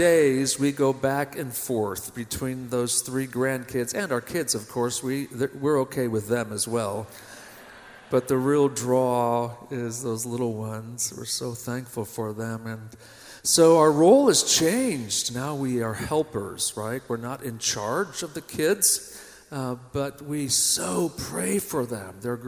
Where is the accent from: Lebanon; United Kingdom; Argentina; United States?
Argentina; We're 2 of 5 missionary kids. We grew up in Argentina.